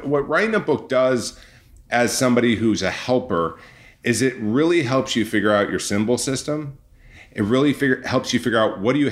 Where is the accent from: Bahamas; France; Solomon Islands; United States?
United States; California; But my background is, I grew up in Orange County.